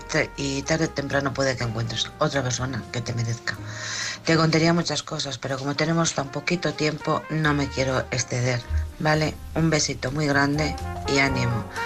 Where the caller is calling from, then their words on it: Alcorcón, Community of Madrid, Spain; de Alcorcón.